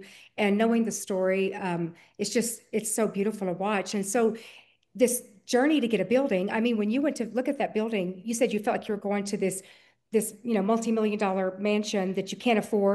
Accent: the South, United States; I'm from the South and I'm friendly.

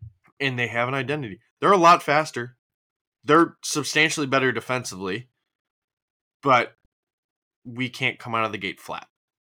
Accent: St. Louis, Missouri, United States; I think Jake is probably my favorite goalie in the NHL after my hometown Blues.

